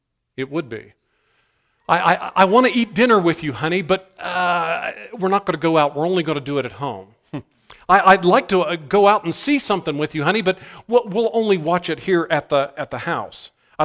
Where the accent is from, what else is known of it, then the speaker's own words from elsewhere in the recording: Marietta, Ohio, United States; The Blennerhassetts lived on an island about an hour from where I grew up in Ohio, right outside Marietta, Ohio.